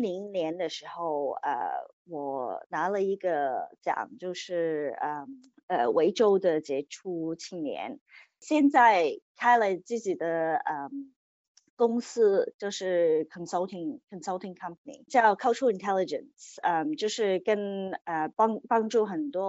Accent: Australia; first language Cantonese; Chinese is a second language; also born or lived in Hong Kong; 我7岁的时候跟我爸妈从香港移民到澳大利亚，所以我其实在家里是讲广东话的，国语有时候，可能讲得不好。我是在澳大利亚长大的，

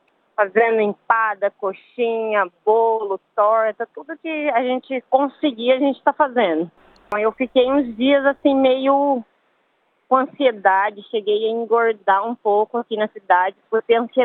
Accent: Minas Gerais, Brazil; moved away as an adult; also born or lived in Alagoas; now in Australia; brasileira, tenho 30 anos e cheguei há 4 meses na Austrália. Eu sou de Minas, mas eu nasci em Alagoas, tem 19 anos que eu moro em Minas Gerais.

